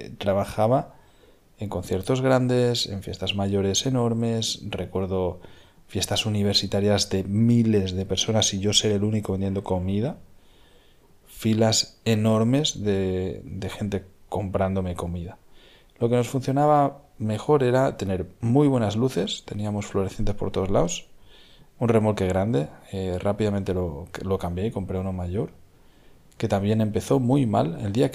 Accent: Catalonia, Spain; Yo soy de cercanías de Barcelona.

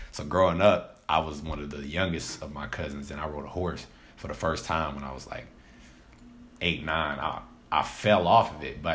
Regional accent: Compton, California, United States; Like growing up in Compton, I grew up in a park called Richland Farms

